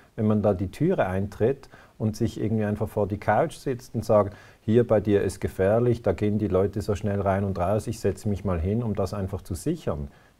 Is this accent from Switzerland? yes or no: yes; Switzerland; ich sage es nur als Schweizer.